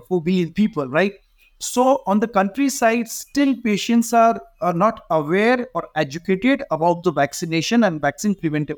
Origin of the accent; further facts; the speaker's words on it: India; first language Hindi; English is a second language; They don't understand my language because most of my videos are in my native language, that is Hindi. So because the reason of being record a video in my language that maximum people should understand my, in my country especially